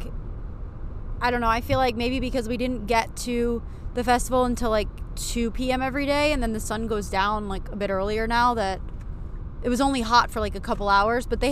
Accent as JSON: {"language": "English", "town": "Buffalo", "region": "New York", "country": "United States", "said": "I live down here now, but I'm from the Buffalo area."}